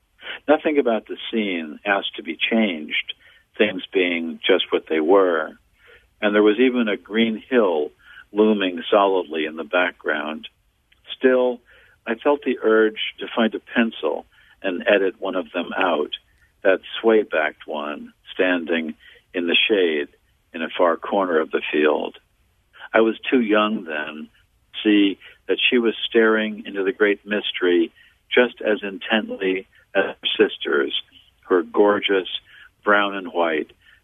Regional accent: New York City, New York, United States; born there; I was born in the French Hospital, which is, was there anymore, was on West 30th Street in Manhattan in New York City.

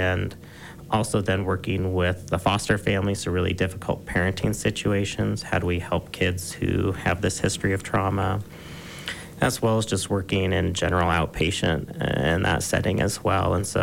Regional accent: Alaska, United States; born there; also born or lived in Montana / Wyoming / Colorado; now in Utah, United States; I'm not from Utah originally. I like to say I'm from the Mountain West. I started off in Alaska, then Montana, Wyoming, Colorado. Now Utah's home.

